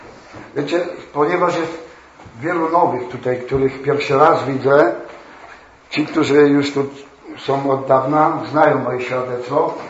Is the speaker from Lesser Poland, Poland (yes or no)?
yes; Oświęcim, Lesser Poland, Poland; now in Warsaw, Poland; ja pochodzę z Oświęcimia, z Warszawy, mam żonę, dlatego teraz mieszkam w Warszawie.